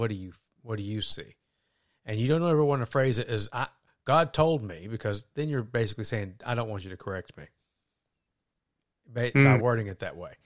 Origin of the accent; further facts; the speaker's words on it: the South, United States; Well, I am from the South. What can I say?